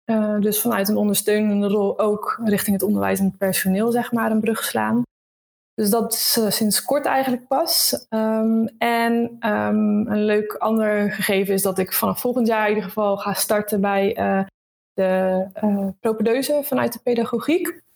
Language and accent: Dutch; Rotterdam, South Holland, Netherlands; 31 jaar. Ik kom van oorsprong uit de Randstad, uit de buurt van Rotterdam. En ben 7 jaar geleden richting het Brabant vertrokken, wat mij uitstekend bevalt.